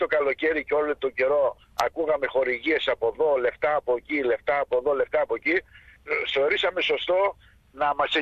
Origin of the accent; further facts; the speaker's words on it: Vrysa, North Aegean, Greece; επειδή κάτω στη Βρύσα που πλήγει και το χωριό μου κατά 90% τα σπίτια